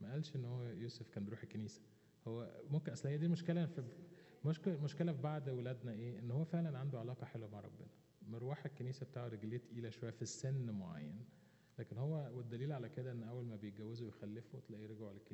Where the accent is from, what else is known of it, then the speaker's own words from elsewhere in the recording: Egypt; moved away as an adult; احنا من مصر جايين